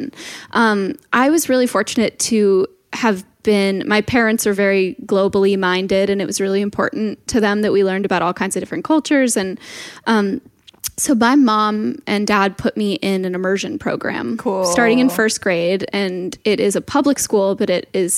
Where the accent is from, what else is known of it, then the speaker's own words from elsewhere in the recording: Eugene, Oregon, United States; I was born and raised in Eugene, Oregon. So I was around a lot of hippy dippy shit.